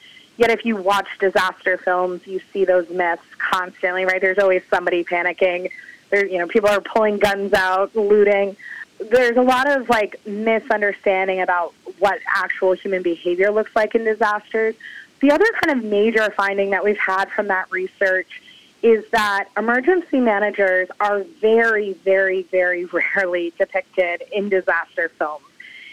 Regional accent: Maine, United States; moved away as an adult; Yeah, so I grew up in Maine, so very far removed from Katrina and the levee failure down in New Orleans.

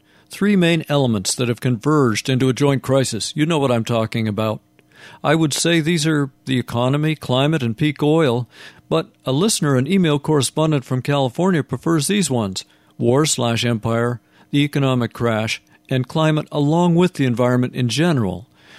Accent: Canada; as a Canadian watching a lot of American media

